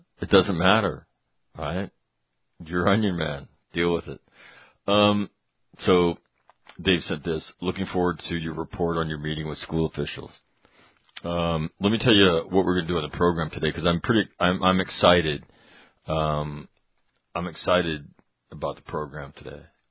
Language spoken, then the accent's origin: English; Sacramento, California, United States; Going to baseball games in Oakland and San Francisco from my hometown of Sacramento.